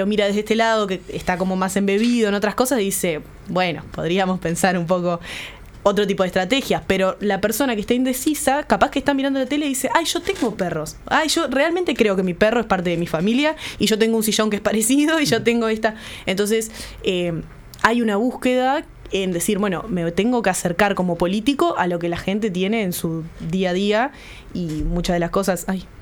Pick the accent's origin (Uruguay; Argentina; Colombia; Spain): Uruguay; Nosotros, como uruguayos, tenemos una política donde el caudillo, ¿no?